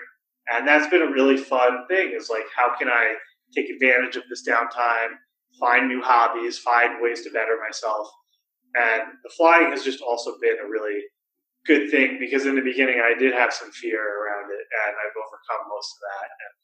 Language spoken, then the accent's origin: English; New York City, New York, United States; I was born on the Upper East Side. I grew up in a family of lawyers and business people who did well in New York City.